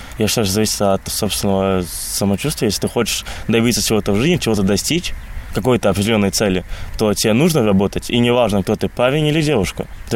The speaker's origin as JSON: {"language": "Russian", "town": "Jekabpils", "region": "Jēkabpils Municipality", "country": "Latvia", "tie": "born or raised there", "said": "У нас, допустим, в Екапилсе, в моем родном городе, у многих зарплата 700 евро."}